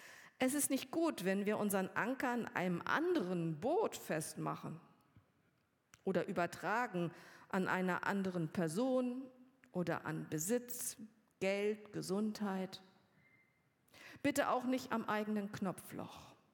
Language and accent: German; Kiel, Schleswig-Holstein, Germany; ich bin am Meer aufgewachsen, in Kiel, und bin schon selbst mit einem Fischkutter auf die Hochsee herausgefahren.